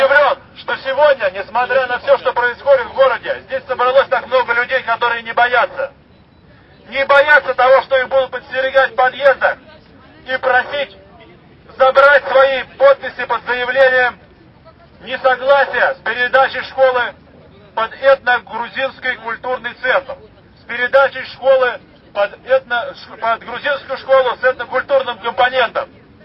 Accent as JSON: {"language": "Russian", "region": "Moscow", "country": "Russia", "said": "Мы сюда пришли за свое, потому что мы москвичи."}